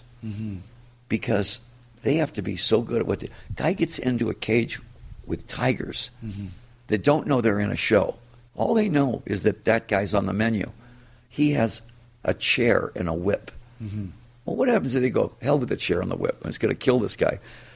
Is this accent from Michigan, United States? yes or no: yes; Detroit, Michigan, United States; First of all, it's my hometown.